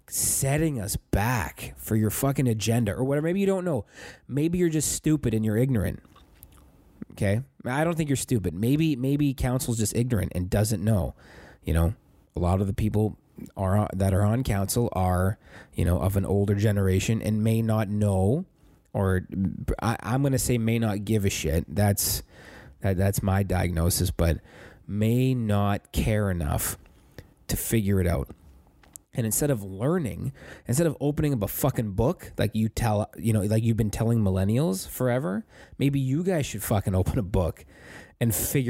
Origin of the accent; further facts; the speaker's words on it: Sault Ste. Marie, Ontario, Canada; we are in the middle of the worst fucking heroin epidemic in Northern Ontario history up in my hometown.